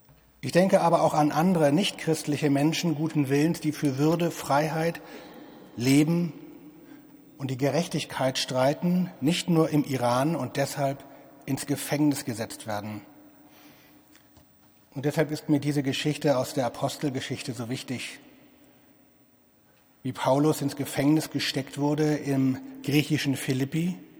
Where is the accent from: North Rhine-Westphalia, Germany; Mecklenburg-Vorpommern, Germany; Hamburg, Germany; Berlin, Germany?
Hamburg, Germany; Einmal war ich komme aus Hamburg, in Santa Fu